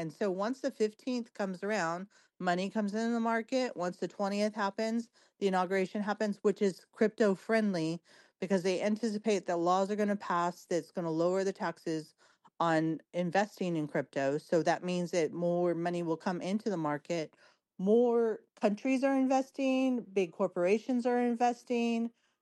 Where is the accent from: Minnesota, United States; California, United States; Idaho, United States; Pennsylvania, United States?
California, United States; Yes, I'm from California.